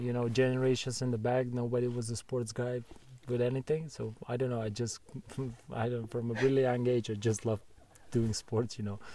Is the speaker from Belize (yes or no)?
no; Bitola, North Macedonia; I grew up in Macedonia, in Bitoland, Macedonia, North Macedonia. I grew up there.